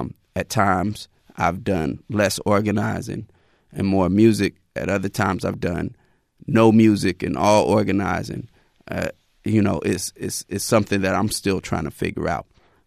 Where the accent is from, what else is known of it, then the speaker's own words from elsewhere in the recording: Oakland, California, United States; politically, I would say definitely growing up in Oakland, the Black Panther Party would have to be, you know, one of the main influences.